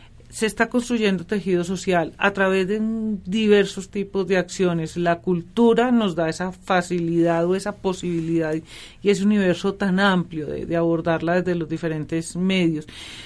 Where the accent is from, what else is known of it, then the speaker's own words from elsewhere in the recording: Manizales, Caldas, Colombia; now in Medellín, Colombia; No soy de Medellín, yo vengo de Manizales. Vine a conocer la realidad de una ciudad que está tan rotulada.